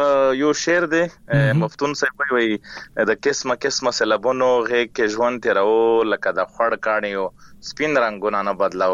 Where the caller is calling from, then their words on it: Khyber Pakhtunkhwa, Pakistan; یم د شمالي وزیرستان سیر کوټ سپلګا کلین